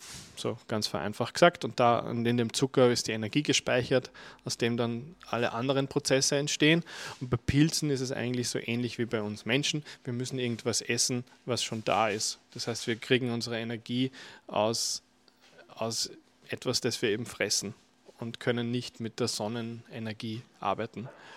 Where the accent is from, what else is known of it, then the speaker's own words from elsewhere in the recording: Upper Austria, Austria; born there; moved away as an adult; now in Vienna, Austria; ich komme gebürtig aus Oberösterreich, bin seit mittlerweile 12 Jahren in Wien, habe in Wien an der BOKU Agrarwissenschaften studiert